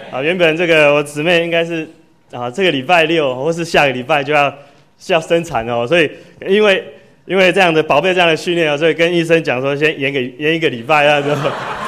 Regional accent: Sanchong, New Taipei, Taiwan; 我自己本身是儿童班长大的哦，那在生长在这个不好的环境，在三重啊，

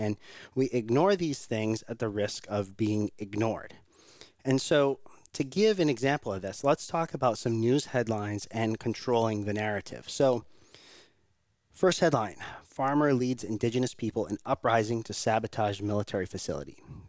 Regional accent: Rhode Island, United States; So I'm originally from Rhode Island.

